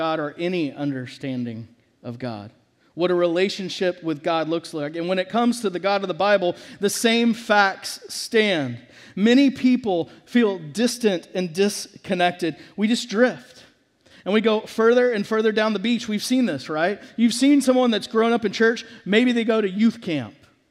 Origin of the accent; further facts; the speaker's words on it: Texas, United States; Now, I grew up in Texas, and we were in Dallas-Fort Worth